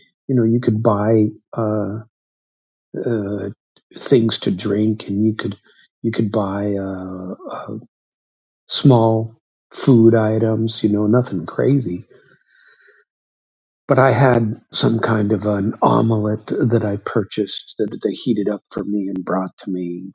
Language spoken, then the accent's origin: English; United States; And I'm assuming it's because I was from America.